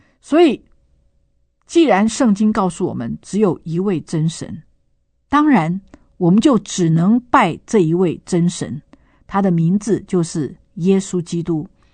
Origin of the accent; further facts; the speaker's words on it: China; 尤其是我们中国人，长辈过世了之后呢，哎，祖先就成为神了